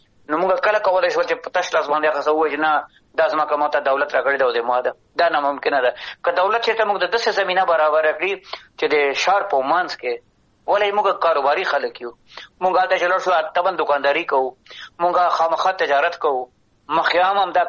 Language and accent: Pashto; Afghanistan; تر څو چې په دې خبرو د دوی په ذهن کې باید هغه شی وي چې زه افغان یم د افغانستان یم